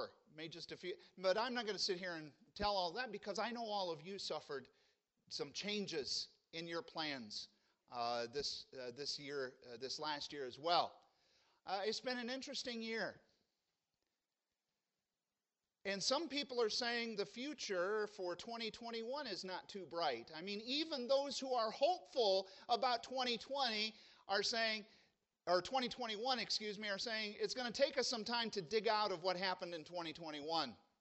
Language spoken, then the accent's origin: English; Peoria, Illinois, United States; the farthest I got away from my house this year was Milwaukee, Wisconsin, and I'm from Peoria, Illinois.